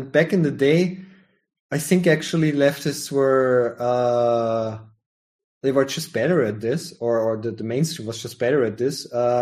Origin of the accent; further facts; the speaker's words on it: Austria; a kid growing up in Austria, never seen a black person in my life.